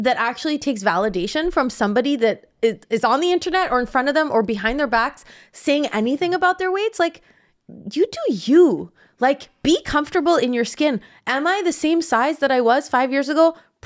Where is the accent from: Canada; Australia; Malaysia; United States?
Canada; Guys, I grew up in Canada.